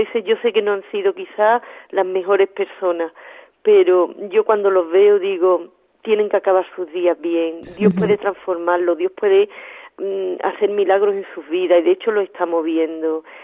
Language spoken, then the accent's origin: Spanish; Coria del Río, Andalusia, Spain; es un pescado típico además de mi pueblo, de aquí de Coria del Río, que simplemente es un pez que se pesca aquí en el río